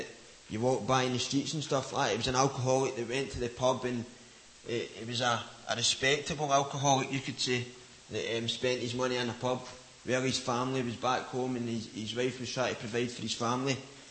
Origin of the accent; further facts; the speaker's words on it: Coatbridge, Scotland, United Kingdom; I was brought up in Coatbridge. It's in Glasgow, in Scotland. I was brought up with a good family.